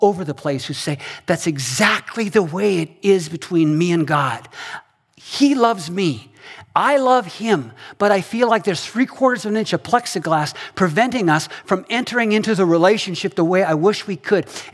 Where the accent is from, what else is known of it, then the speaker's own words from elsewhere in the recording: Canada; moved away as an adult; now in United States; I grew up in Canada and spent half my life there with Ruth, and then we moved to the United States to Salem